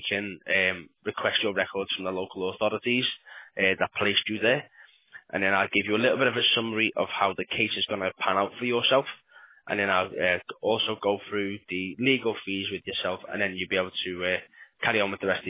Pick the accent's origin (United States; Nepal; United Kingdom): United Kingdom; Liverpool, North West England; No, sir, I'm a Scouser.